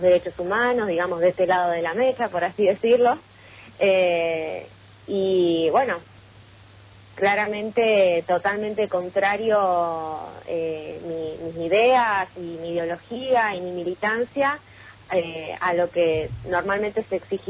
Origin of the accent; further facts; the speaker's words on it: Puerto San Julián, Santa Cruz, Argentina; Yo soy de Puerto San Julián, así que un placer estar hablando, aunque sea a la distancia, con mi gente patagónica.